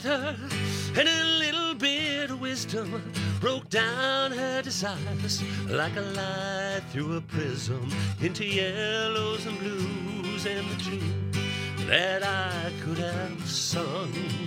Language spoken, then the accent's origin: English; Scotland, United Kingdom; I am Scottish